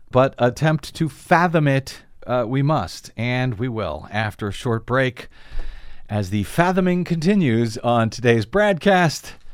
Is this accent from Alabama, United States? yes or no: no; St. Louis, Missouri, United States; Our musical tribute to my hometown Stanley Cup champion St. Louis Blues